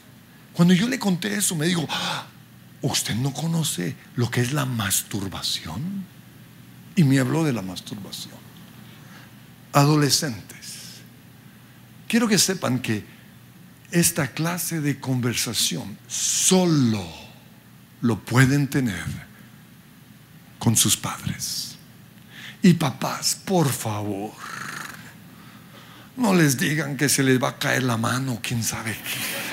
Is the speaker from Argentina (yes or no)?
no; Colombia; hoy hay noticias que nos están llenando como colombianos de odio